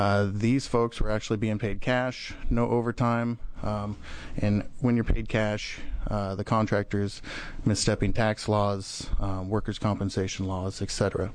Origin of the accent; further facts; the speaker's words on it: Springfield, Oregon, United States; Again, I am from Springfield, Oregon.